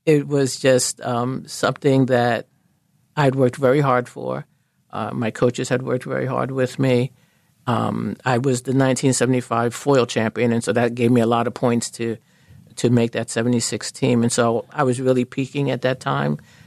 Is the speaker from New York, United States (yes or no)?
yes; Harlem, New York, United States; moved away as an adult; I grew up in Harlem, had no intention of ever leaving New York, came here to go to graduate school at Temple, and they needed someone to teach the fencing classes.